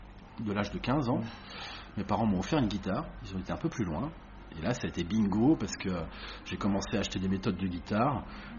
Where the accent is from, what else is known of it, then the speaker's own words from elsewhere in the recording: Chartres, Centre-Val de Loire, France; Ouais, je suis né en France, désolé. À Saint-Germain-en-Laye exactement, mais j'ai grandi du côté de Chartres, donc la cathédrale pour ceux qui connaissent.